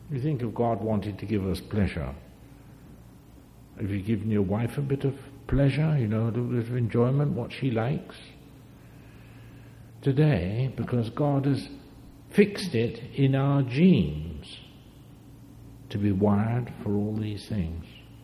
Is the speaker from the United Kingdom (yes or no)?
yes; England, United Kingdom; born there; moved away; also born or lived in Switzerland; I've lived in England I was born in England, but we lived in Switzerland for 44 years.